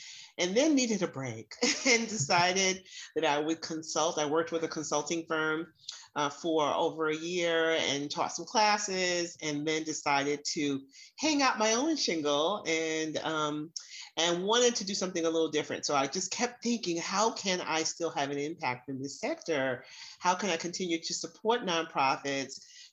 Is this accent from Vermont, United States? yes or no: no; New York, United States; because I'm a New Yorker, I'm a straight shooter.